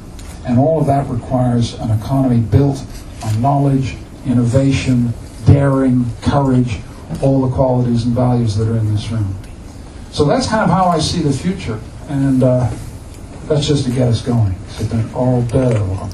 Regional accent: Canada; And we've got to do it and stay Canadian. We're rightly proud of being Canadian.

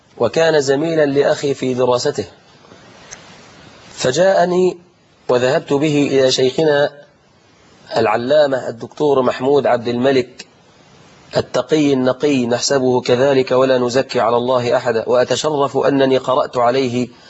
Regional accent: Egypt; في بلادنا مصر وفي بلادنا العربية والإسلامية

